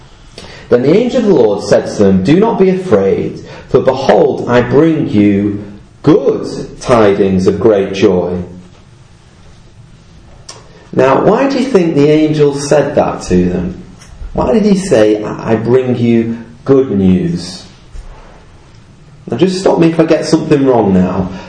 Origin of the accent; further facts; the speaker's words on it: Wigan, North West England, United Kingdom; Okay, I'm from Wigan.